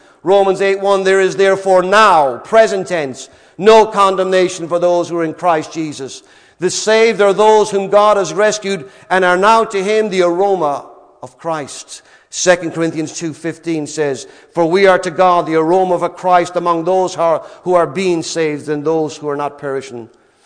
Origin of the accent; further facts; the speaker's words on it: Ireland; When I was a boy growing up in Ireland, across the soccer fields, there was a canal.